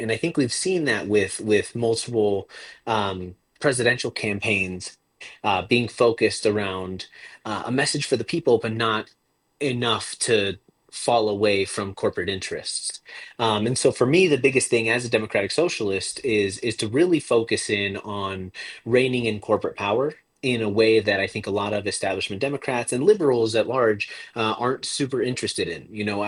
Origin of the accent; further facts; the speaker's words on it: West Valley City, Utah, United States; I am a candidate from West Valley City, Utah. I was born and raised here in Utah.